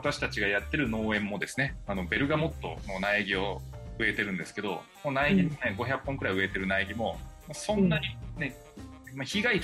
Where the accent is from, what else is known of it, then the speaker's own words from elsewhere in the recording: Kunimi, Nagasaki, Japan; 私の出身長崎県雲仙市国見町の国見の日なんですね。